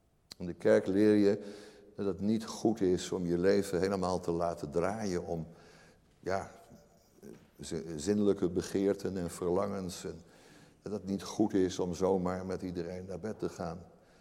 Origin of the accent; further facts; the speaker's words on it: Amsterdam, North Holland, Netherlands; zo ben ik opgegroeid in Amsterdam. Dat heb ik toch in Amsterdam. Als ik door de binnenstad van Amsterdam ging, mijn school was op de Keizersgracht. En ik kwam zelf uit Amsterdam-Oost, uit de Linnaeusstraat.